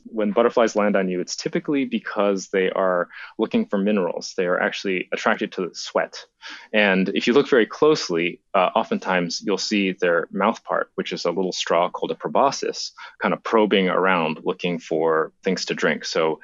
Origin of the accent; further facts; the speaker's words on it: Japan; When I was a kid, I grew up in Japan, and I was really fascinated by insects.